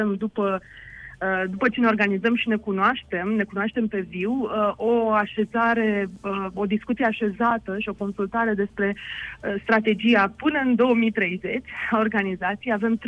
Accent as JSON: {"language": "Romanian", "town": "Iași", "region": "Iași County", "country": "Romania", "said": "Eu însă, în practic, fac naveta între Scoția și România. Eu am venit și sunt din Iași, așa că Iași este orașul meu de suflet."}